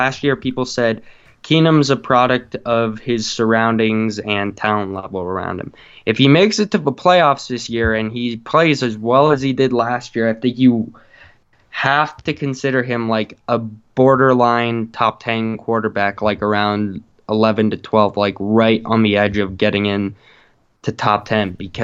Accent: Utah, United States; it might be just partly because I'm from Utah and he's a Utah guy.

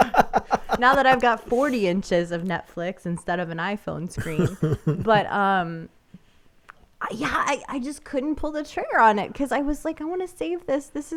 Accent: New Jersey, United States; I am from New Jersey, Cliff.

